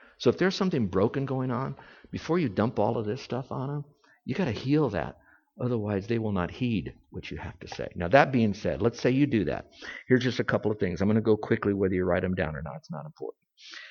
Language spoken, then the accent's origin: English; Miami, Florida, United States; also born or lived in Hawaii; we grew up in Miami area, okay? We've lived in Hawaii for a number of years ministering there, and now we're in Florida.